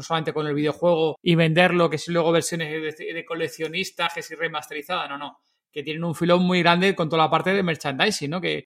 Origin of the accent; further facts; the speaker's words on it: Madrid, Community of Madrid, Spain; De Madrid, nosotros somos de Madrid.